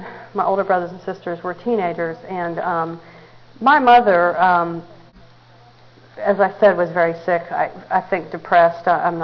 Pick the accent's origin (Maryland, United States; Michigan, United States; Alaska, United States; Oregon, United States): Maryland, United States; also born or lived in Pennsylvania; I grew up in Maryland. I was actually born in Pennsylvania, but grew up in Maryland. And I'm one of six children.